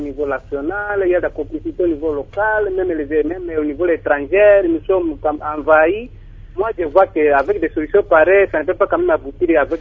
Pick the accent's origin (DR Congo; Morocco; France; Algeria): DR Congo; le Congo restera toujours mon pays d'origine.